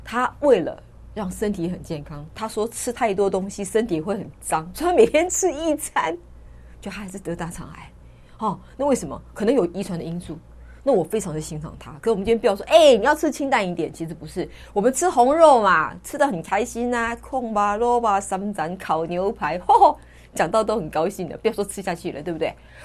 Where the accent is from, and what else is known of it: Taiwan